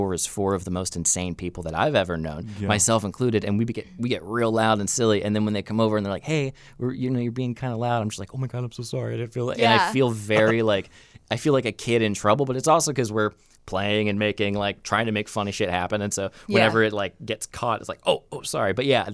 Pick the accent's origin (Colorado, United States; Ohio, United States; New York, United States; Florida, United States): Florida, United States; I'm from Central Florida. I grew up religious. I grew up as a what's called a Pentecostal Christian.